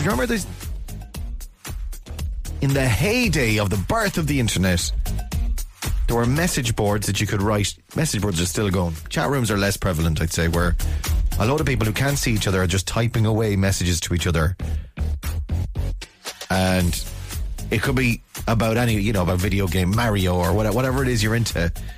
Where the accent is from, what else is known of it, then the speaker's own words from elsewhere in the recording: Ballina, Connacht, Ireland; He's going to Ballina, my hometown, rolling in a tank.